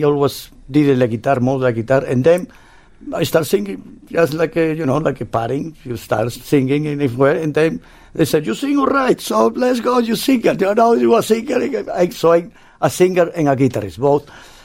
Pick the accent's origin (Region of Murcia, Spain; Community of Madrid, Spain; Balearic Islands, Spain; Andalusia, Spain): Andalusia, Spain; Well, I was born in the flamenco scenery, I would say. I'm from Andalusia, from where flamenco really come from. Since I was a kid, I was listening to it.